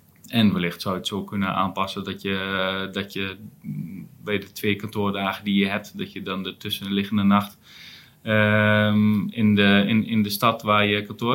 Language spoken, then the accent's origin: Dutch; Enschede, Overijssel, Netherlands; Ik kom zelf uit Enschede